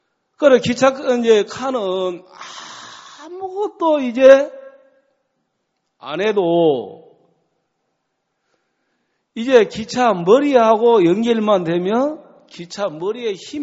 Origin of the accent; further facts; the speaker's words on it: Yeosu, South Jeolla, South Korea; 제가 이제 고향이 여수예요. 여수.